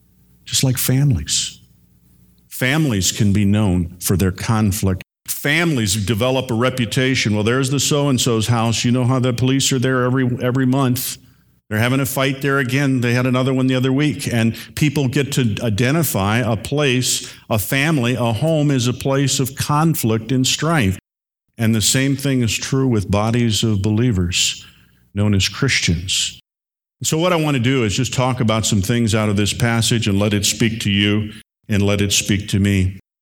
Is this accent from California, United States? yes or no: no; Hammond, Indiana, United States; Just as where I grew up in Hammond, Indiana, outside of Chicago, there were churches when I was growing up